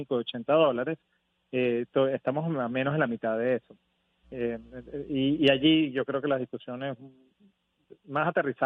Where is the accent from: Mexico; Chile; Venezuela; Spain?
Venezuela; pero como venezolanos lo tenemos que pensar